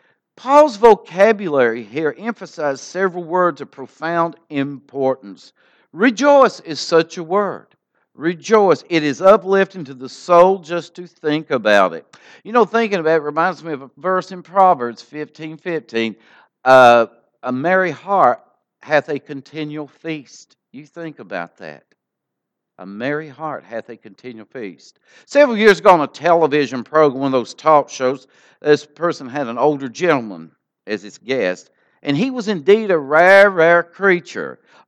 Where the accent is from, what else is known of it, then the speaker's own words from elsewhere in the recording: United States; When I was a missionary in Brazil, one of the saddest things I learned as an American was this.